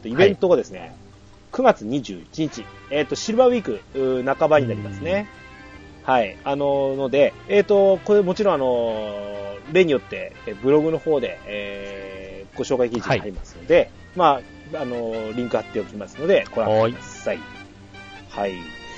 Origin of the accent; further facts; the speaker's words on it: Yamagata, Japan; 地元の山形牛米沢牛で、で醤油に、あと我々の地域だと味噌が入って